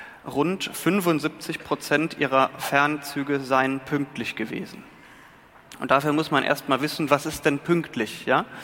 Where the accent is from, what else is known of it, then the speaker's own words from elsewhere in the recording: Rhineland, Germany; Ich bin Rheinländer, ne?